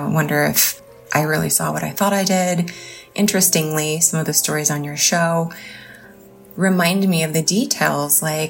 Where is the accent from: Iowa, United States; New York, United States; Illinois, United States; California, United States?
California, United States; Orange; now in Spokane, United States; I currently live in Spokane, Washington, but I grew up in Orange, California.